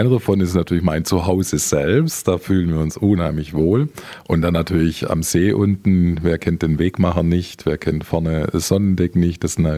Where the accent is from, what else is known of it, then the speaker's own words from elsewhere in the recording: Baden-Württemberg, Germany; das Oberbayerische liegt mir als Schwabe auch.